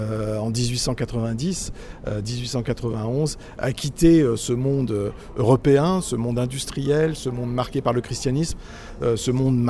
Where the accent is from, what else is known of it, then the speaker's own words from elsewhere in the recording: French Polynesia; mon enfance en Polynésie qui m'a évidemment ébloui comme toute enfance. Je n'ai pas de souvenir qui remonte au-delà de cette enfance en Polynésie, donc j'ai l'impression d'être un peu moi-même un peu tahitien.